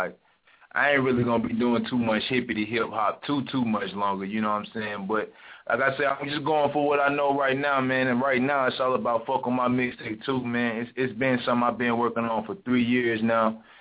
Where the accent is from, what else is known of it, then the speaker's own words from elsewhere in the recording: Montego Bay, Saint James Parish, Jamaica; but I'm originally from Montego Bay, you see me?